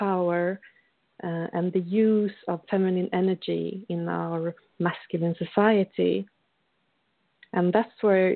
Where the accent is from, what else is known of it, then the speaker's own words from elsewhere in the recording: Sweden; and I'm from Sweden.